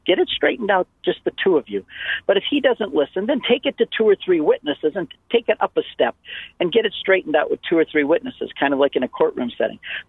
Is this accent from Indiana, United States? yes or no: no; Michigan, United States; now in Phoenix, United States; I'm also from Michigan, but I'm in Phoenix right now, and I wish I was back in Michigan